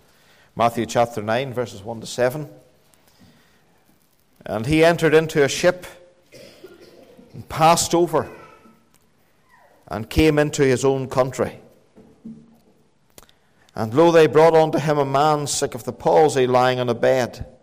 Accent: United Kingdom; We pride ourselves as British people. Part of our Britishness, we say, is that we defend the weak.

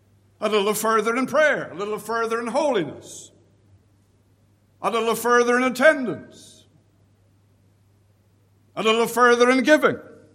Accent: Canada; moved away as an adult; now in United Kingdom; I, as you know, not from this part of the world. Although I've been here now for some 16 years, I'm a British citizen. I'm also a Canadian citizen. But when we grew up back home, we essentially grew up in skates.

